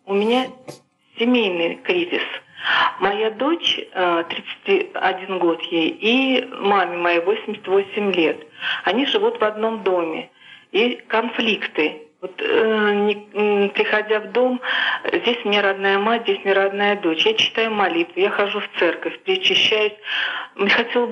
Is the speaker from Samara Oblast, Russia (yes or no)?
yes; Tolyatti, Samara Oblast, Russia; я из Тольятти.